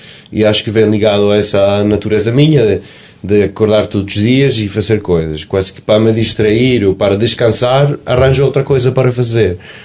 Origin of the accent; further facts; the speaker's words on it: Venezuela; now in Portugal; Estou a falar da Venezuela, onde eu fui criado, nascido, e porque eu chego aos Açores é porque os meus avós paternos são todos de São Miguel.